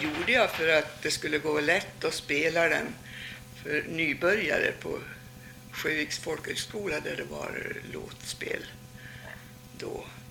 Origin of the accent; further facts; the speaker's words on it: Gävleborg County, Sweden; Så att jag kommer ju från Hälsingland och hade just den typen av spel låtar i huvudet.